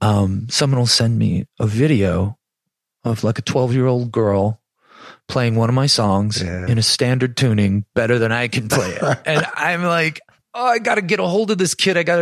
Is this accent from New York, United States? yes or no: yes; Buffalo, New York, United States; And I think growing up in Buffalo had a lot to do that.